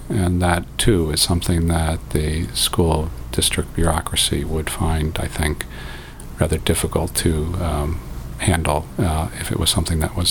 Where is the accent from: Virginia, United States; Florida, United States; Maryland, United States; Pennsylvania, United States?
Pennsylvania, United States; Philadelphia; I grew up in Philadelphia. I went to, I was a lifer at a Quaker school, Quaker private school, called Germantown Friends.